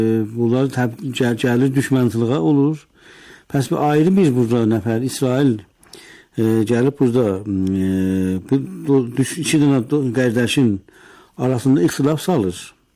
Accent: Iran; Amma biz İranlıyıq

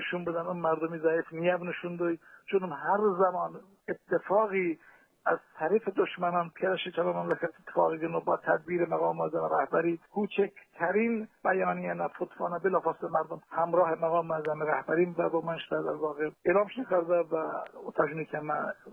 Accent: Iran; ما شخصا به عنوان یک ایرانی، یک فرد روستایی، شهری، شهرستانی

